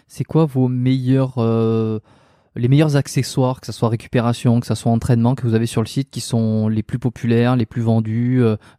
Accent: France; now in Montreal, Canada; je suis un Français qui est expatrié à Montréal.

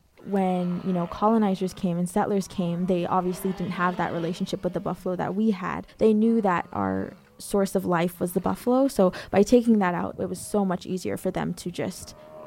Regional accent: Alberta, Canada; I am from the Kainai Nation and the Piikani Nation. I'm 16 and I'm currently just a student in high school.

